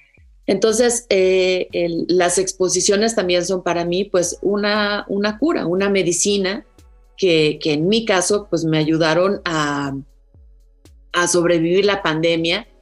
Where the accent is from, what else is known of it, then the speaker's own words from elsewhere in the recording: State of Mexico, Mexico; Mis papás, cuando yo nací, nos mudamos al Estado de México y yo vivía muy cerca del Parque Naucali en el Estado de México.